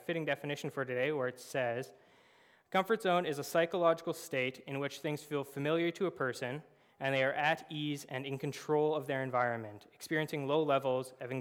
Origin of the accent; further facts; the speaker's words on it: Altona, Manitoba, Canada; now in Brandon, Canada; I have been attending Richmond Park for about a year and a half now. I'm originally from Altona, Manitoba, but moved to Brandon after graduating from Providence with a business degree